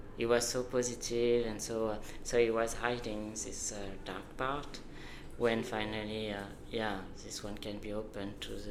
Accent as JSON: {"language": "English", "country": "France", "said": "I'm originally from France."}